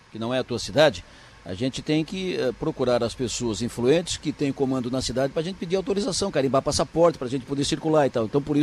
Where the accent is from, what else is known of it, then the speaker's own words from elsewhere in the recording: Araranguá, Santa Catarina, Brazil; born there; Eu nasci em Araranguá, por isso sou araranguaense.